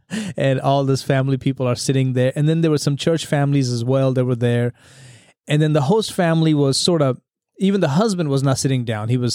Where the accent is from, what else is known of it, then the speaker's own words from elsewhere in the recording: India; growing up in India, that's common.